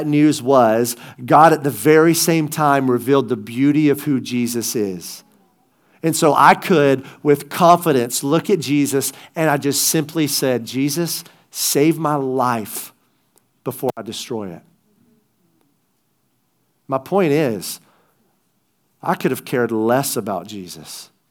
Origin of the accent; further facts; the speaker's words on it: the South, United States; But growing up in the South, here's the kind of fishing you do. Bass, crappie, catfish, and bream.